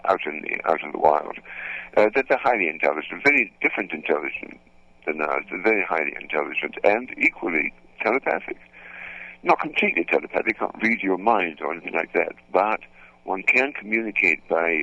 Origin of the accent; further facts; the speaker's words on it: London, United Kingdom; born there; I was born in London in the war, in the beginning of the war.